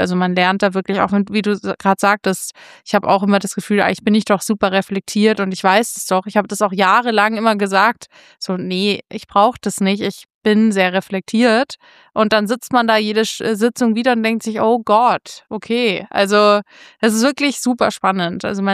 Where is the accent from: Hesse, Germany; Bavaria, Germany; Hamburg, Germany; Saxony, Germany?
Bavaria, Germany; Munich; moved away as an adult; München, meine Heimat